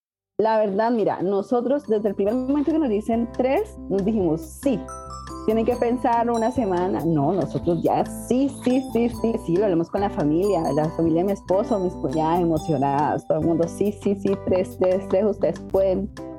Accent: Colombia; moved away as an adult; now in Chile; Yo soy colombiana, yo me vine a Chile a estudiar

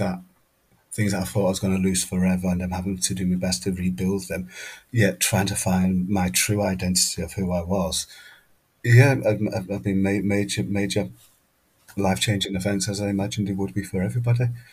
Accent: Manchester, North West England, United Kingdom; I grew up in Manchester, grew up in Hume, two Irish parents. I'm second of nine siblings.

